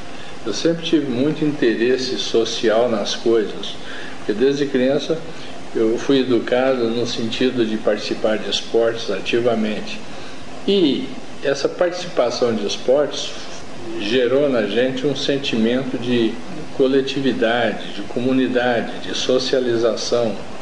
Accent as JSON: {"language": "Portuguese", "region": "Minas Gerais", "country": "Brazil", "tie": "born or raised there", "said": "Dizem meus pais que quando eu era criança lá em Minas"}